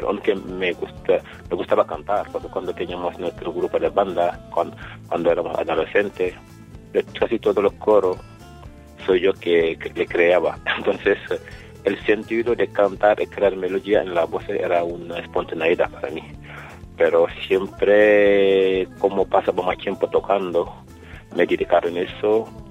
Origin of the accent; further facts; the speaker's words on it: Dakar, Senegal; moved away as an adult; now in Paris, France; Sí, yo nací en Dakar, también he hecho mis estudios en Dakar.